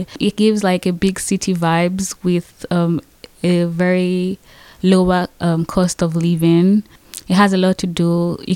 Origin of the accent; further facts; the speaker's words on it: Lagos, Nigeria; I'm from Lagos, Nigeria.